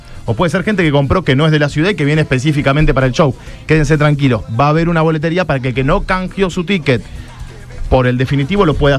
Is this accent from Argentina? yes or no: yes; Rosario, Santa Fe, Argentina; Digo, nosotros como rosarinos, a todos nos encantaría